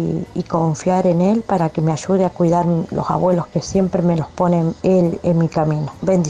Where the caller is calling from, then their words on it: Rafaela, Santa Fe, Argentina; de Rafaela, tengo 50 años.